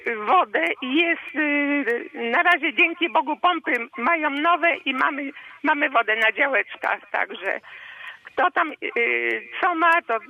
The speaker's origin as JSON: {"language": "Polish", "town": "Świebodzin", "region": "Lubusz Voivodeship", "country": "Poland", "said": "bynajmniej ja jestem ze Świebodzina, i tu w naszej okolicy deszczu nie będzie"}